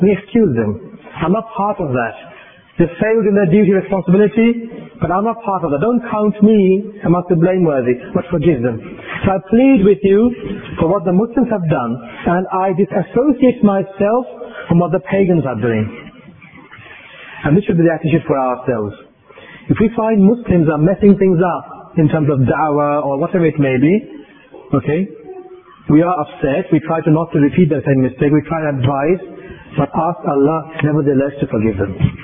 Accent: United Kingdom; We have to make a New Year's resolution, I suppose, to follow the culture of this country. We are British.

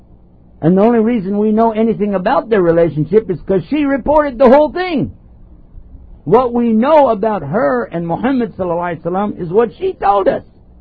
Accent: Texas, United States; Now I'm from Texas. We say crap all the time.

